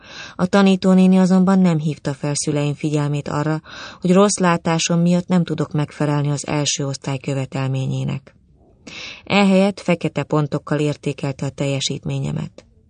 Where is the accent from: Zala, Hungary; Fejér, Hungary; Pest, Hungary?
Pest, Hungary; Pilis; born there; 52 éves. Pilis községben születtem.